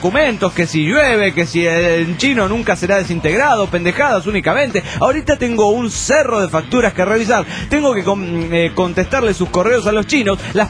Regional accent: Trelew, Chubut, Argentina; de Trelew, Chur, República Argentina.

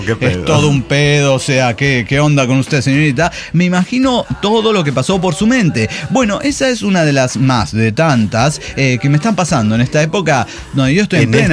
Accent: Guadalajara, Jalisco, Mexico; Pero soy la enfermera tapatía.

